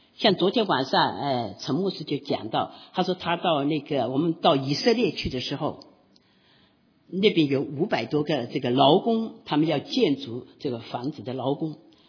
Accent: Hunan, China; 我还碰到我一个小小老乡，他也是湖南人

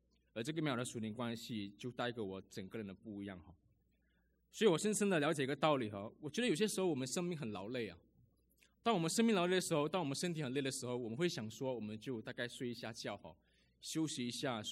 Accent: New Zealand; 我认为只要我回到我自己的家乡，只要我见到我的父母亲，只要我回到纽西兰

